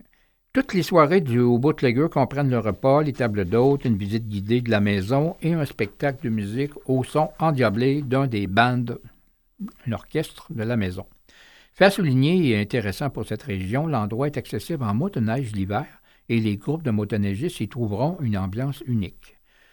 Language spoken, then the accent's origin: French; Quebec City, Quebec, Canada; parce que je suis originaire de Québec aussi